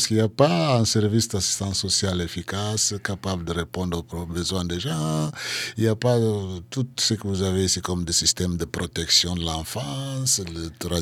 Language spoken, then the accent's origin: French; Bolama, Guinea-Bissau; je suis né à Boulama et lui, il est de Boulama. Et je suis grandi en écoutant ses chansons depuis mon enfance.